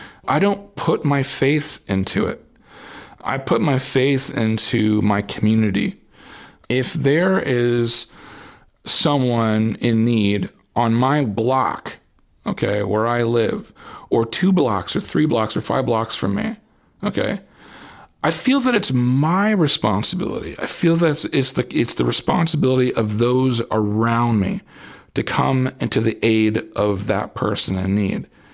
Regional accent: Seattle, Washington, United States; I'm from Seattle, Washington, and I'm about to embark on a 50-state tour.

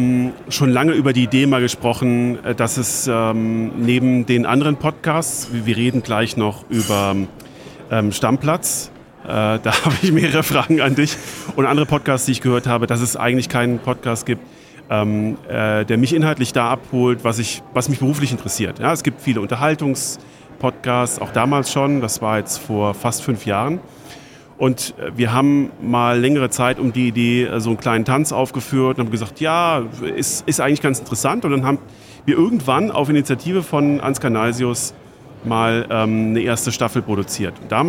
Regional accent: Saarland, Germany; Aber ich komme ja ursprünglich aus dem Saarland.

